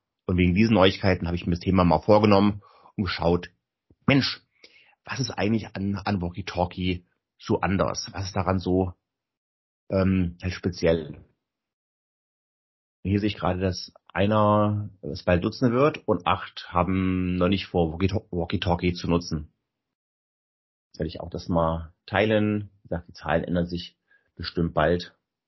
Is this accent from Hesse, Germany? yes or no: yes; Kassel, Hesse, Germany; Ich komme selber, komme ich aus Kassel, südlich von Kassel, wohne hier in Nordhessen